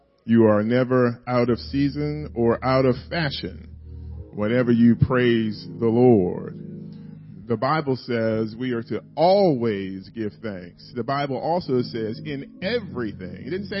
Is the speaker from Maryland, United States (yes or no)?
yes; Baltimore, Maryland, United States; born there; And I was born in Baltimore, Maryland, but while he was studying at the Universidad de Mexico in Mexico City.